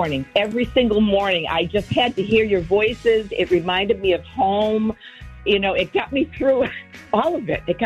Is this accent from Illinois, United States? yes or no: no; Wellesley, Massachusetts, United States; Wellesley.